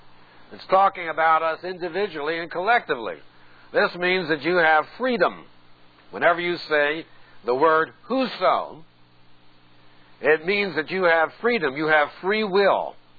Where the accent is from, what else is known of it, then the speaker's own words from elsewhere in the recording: New York, United States; I was growing up in New York.